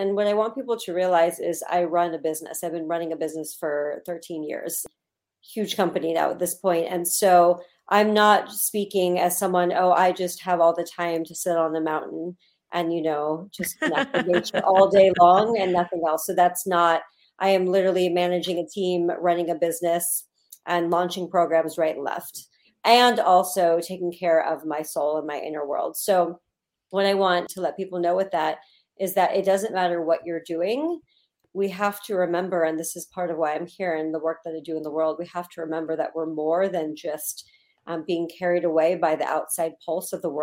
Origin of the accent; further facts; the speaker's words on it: Los Angeles, California, United States; I came from Los Angeles and I was looking around there and I just wasn't finding the right place.